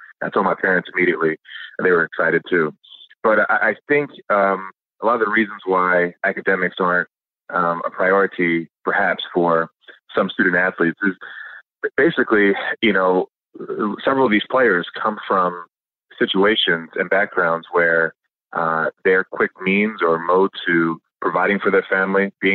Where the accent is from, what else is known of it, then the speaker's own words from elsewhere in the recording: New Jersey, United States; also born or lived in Bahamas; For me personally, you know, coming from the Bahamas and growing up in South Jersey, you know, my parents were like, look, this is an amazing chance that we have to be in America.